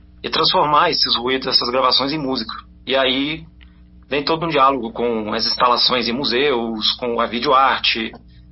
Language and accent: Portuguese; Belo Horizonte, Minas Gerais, Brazil; moved away as an adult; now in Curitiba, Brazil; Na verdade, eu sou de Belo Horizonte, né? Mas moro em Curitiba há uns bons 10 anos aí.